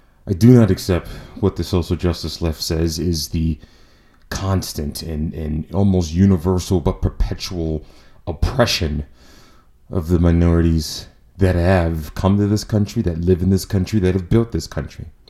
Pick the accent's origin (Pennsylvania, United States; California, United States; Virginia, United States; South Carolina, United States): South Carolina, United States; Charleston; because in the days I grew up in Charleston, two branches of the armed forces dominated.